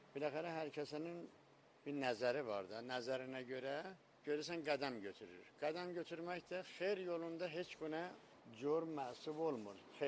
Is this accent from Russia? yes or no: yes; Makhachkala, Dagestan, Russia; Mən mahacir balasıyam. Biz Maxaçqalalıyıq, Dağıstan. Mənim qardaşımın uşaqları oradadırlar.